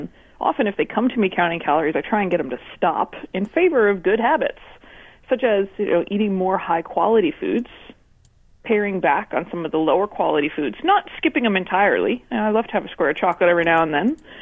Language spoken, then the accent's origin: English; New York/New Jersey area, United States; actually grew up in the States, and I went to school at Rutgers University and Cornell University, so I'm from the New York, New Jersey area.